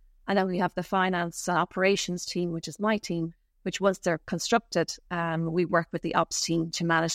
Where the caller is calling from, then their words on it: Dublin, Leinster, Ireland; I am joining you from the Sandford Industrial Estate in Dublin, Ireland.